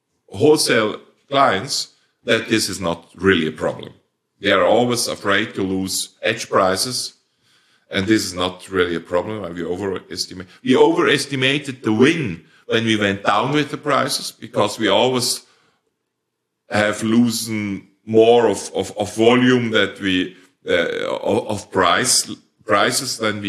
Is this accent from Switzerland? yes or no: yes; Switzerland; first language Swiss German; English is a second language; Yeah, we, it's not my language. It's even my third language. My first language is Swiss dialect, which is a language in its own, and the most beautiful of all, of course.